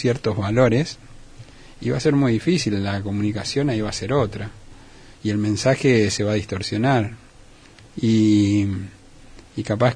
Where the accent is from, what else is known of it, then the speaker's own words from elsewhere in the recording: Chaco, Argentina; Soy de acá.